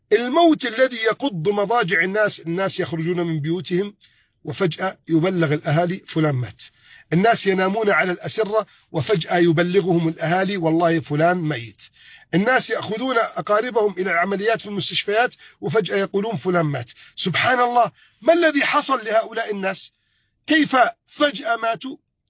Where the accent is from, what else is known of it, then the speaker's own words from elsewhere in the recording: Egypt; بلدنا مصر